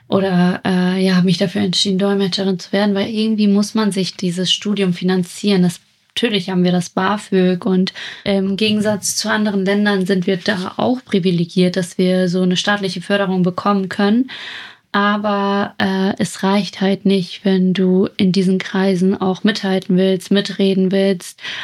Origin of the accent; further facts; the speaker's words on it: Kiel, Schleswig-Holstein, Germany; so ich komme aus Mettenhof. Ich komme aus 109, so.